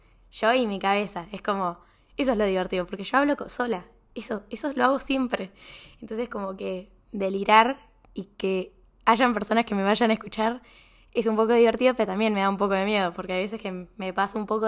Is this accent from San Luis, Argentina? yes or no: yes; San Luis, Argentina; moved away as an adult; now in Buenos Aires, Argentina; Tengo 20 años, soy de San Luis, capital de Argentina, por si me escuchan desde otros países. Bueno, ahí nací, me vine a vivir a Buenos Aires hace casi ya 2 años, desde el 2021